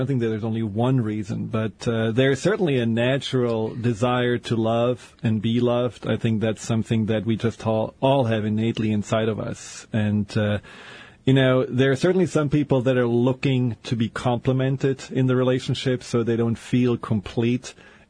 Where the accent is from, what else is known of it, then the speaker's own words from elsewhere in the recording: Germany; also born or lived in Seattle; I'm from Germany. You know, it makes the odds even worse.